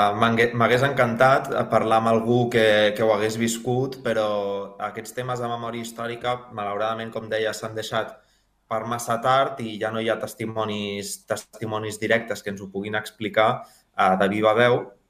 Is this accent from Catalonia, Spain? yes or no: yes; Cambrils, Catalonia, Spain; al meu poble, a Cambrils